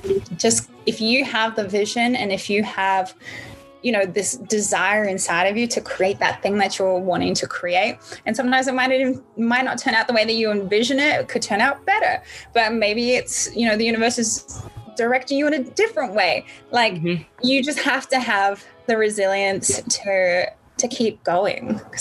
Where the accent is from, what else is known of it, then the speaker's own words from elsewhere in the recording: Australia; especially like I've experienced this too as an Australian, because our culture is a little bit different